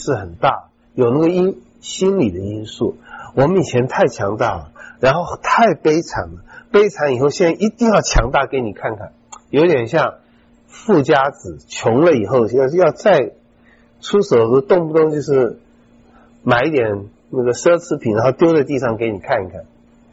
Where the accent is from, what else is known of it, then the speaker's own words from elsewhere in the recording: Taiwan; 尤其我们在台湾长大的人，我觉得不太多